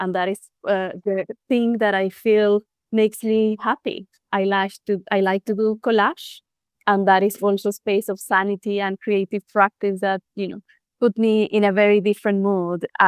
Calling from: London, United Kingdom; Today, I'm joining you from North London.

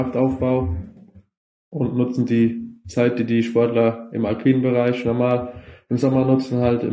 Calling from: Kirchen, Rhineland-Palatinate, Germany; und ich bin aus dem Westerwald zugeschaltet, aus Kirchen

